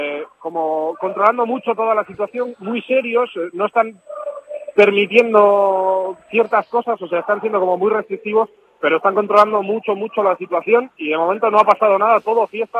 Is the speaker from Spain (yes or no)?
yes; Spain; yo diría que el sentimiento nuestro en España es la pena que nos da tener que acoger este partido